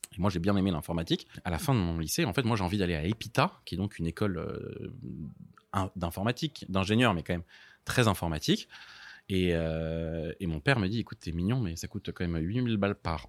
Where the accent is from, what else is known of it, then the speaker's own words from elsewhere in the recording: Paris, Île-de-France, France; j'ai grandi à Paris dans le 13e.